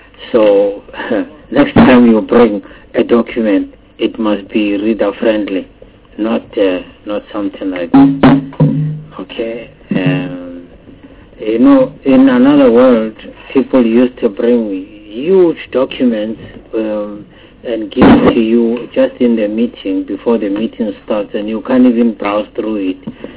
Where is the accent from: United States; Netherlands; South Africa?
South Africa; We don't have to be apologetic to anybody that we are South Africans.